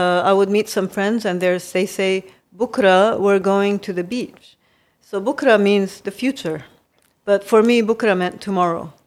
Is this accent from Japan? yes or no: yes; Japan; growing up in Japan, I actually was struggling because there was nobody like me. There weren't other Arabs. There weren't other Muslims.